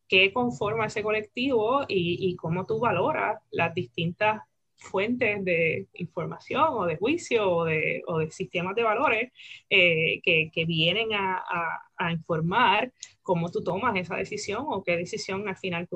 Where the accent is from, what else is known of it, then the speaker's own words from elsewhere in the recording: Isabela, Puerto Rico; para mí como puertorriqueña de Isabela